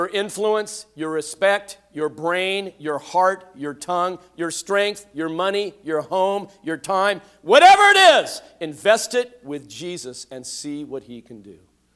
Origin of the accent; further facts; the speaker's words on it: California, United States; I mean, and, you know, I'm a foreigner, you know, I'm from California.